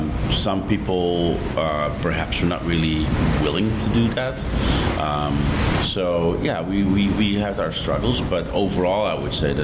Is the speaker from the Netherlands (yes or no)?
yes; Amsterdam, North Holland, Netherlands; because I'm European, I'm from Amsterdam.